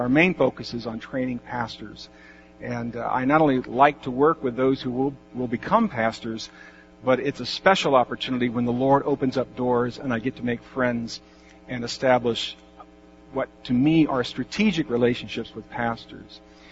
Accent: Indianapolis, Indiana, United States; I grew up in Indianapolis, and so I've been visiting some family there

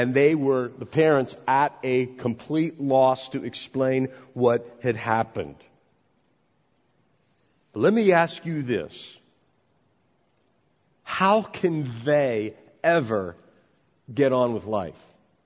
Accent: United States; Now, I grew up in America

